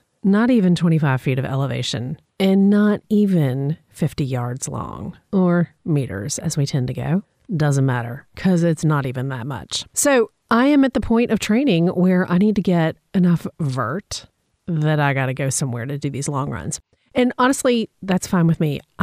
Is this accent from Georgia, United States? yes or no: yes; Atlanta, Georgia, United States; I'm from Atlanta originally, and Atlanta is very hilly.